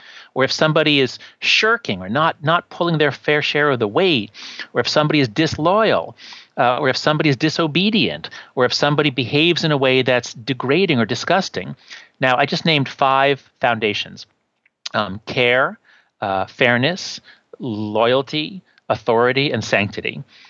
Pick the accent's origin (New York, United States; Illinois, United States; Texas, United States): New York, United States; I was always on the left when I was growing up. I was raised Jewish in New York. I went to Yale.